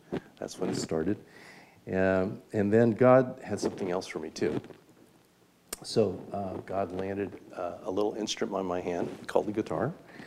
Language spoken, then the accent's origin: English; San Francisco, California, United States; I'm a San Francisco native, and I grew up in the Bay Area. And when I was growing up, I was born to immigrant parents